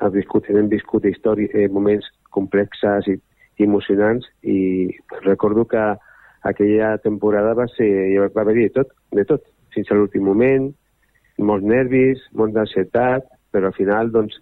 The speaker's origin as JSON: {"language": "Catalan", "town": "Terrassa", "region": "Catalonia", "country": "Spain", "said": "jo particularment, ja ho dic moltes vegades com a terrassenc i garenc, em sento molt identificat amb tota la gent d'aquí"}